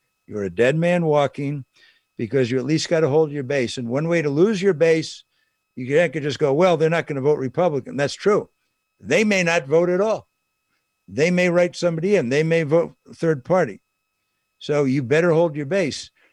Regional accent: Wisconsin, United States; You may think I'm just one guy and I'm from Wisconsin

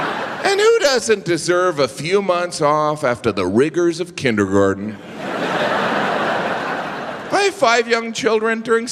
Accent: Midwest, United States; I'm from the Midwest. It's almost a panic.

